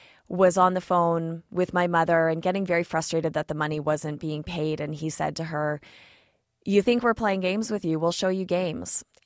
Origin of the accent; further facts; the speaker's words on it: Canada; Of course, both Nigel and I came from Canada and Australia, countries whose governments don't pay ransom.